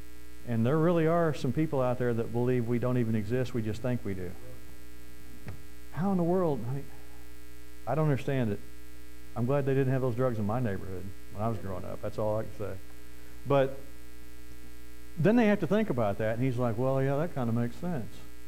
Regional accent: United States; I'm an American.

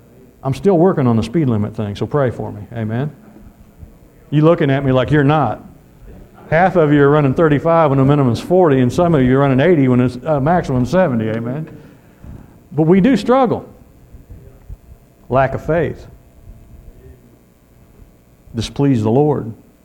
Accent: Missouri, United States; I found out I'm from Missouri, from the Show Me State.

